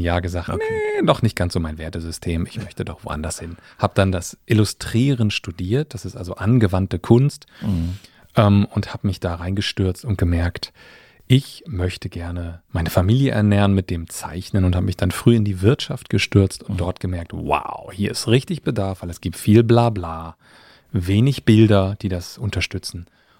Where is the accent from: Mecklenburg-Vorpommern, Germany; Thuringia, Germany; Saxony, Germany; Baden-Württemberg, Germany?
Mecklenburg-Vorpommern, Germany; born there; also born or lived in Hamburg; Ich bin Ossi tatsächlich, geboren in Mecklenburg-Vorpommern.